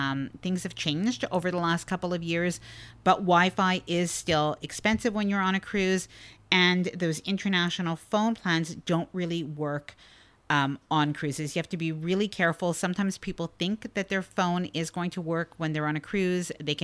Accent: Canada; because I'm Canadian

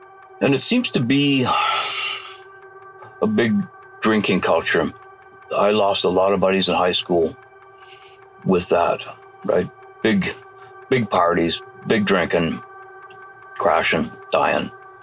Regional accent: Port Alberni, British Columbia, Canada; I grew up in Port Alberni, lived here most of my life. Left in the 80s, balling work.

